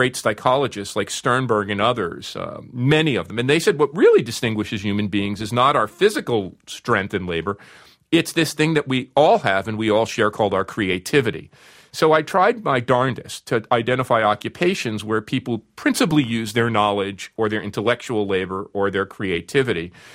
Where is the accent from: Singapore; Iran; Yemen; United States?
United States; You know, I'm an American. It's the 1980s.